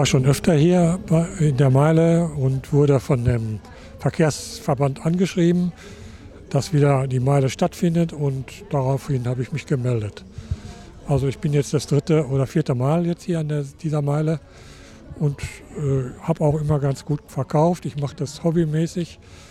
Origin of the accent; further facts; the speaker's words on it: Kamen, North Rhine-Westphalia, Germany; Ich komme aus Kamen. 3/4 Stunde über die Autobahn.